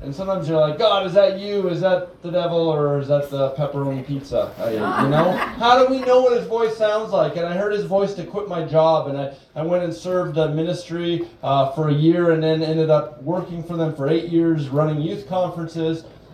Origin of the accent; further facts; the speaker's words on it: Edmonton, Alberta, Canada; And for those that have joined, I'm born in Edmonton, Alberta.